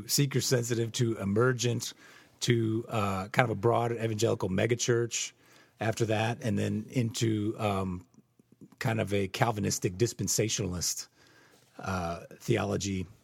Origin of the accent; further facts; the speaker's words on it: Chicago, Illinois, United States; I grew up in Chicago as a Chicago Cubs fan.